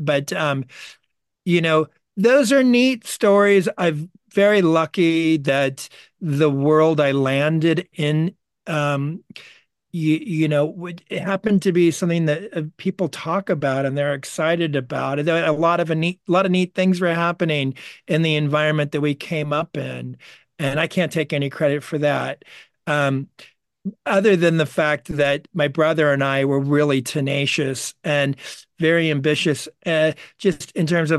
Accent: Los Angeles, California, United States; Maybe it's because I'm from Los Angeles. I grew up like all these billboards everywhere and stuff, and the Hollywood sign on the hill, although it was 15 miles away from me.

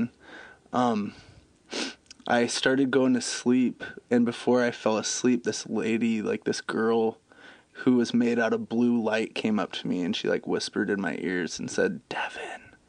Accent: Washington, United States; Yeah, born and raised in Washington. It's a good spot.

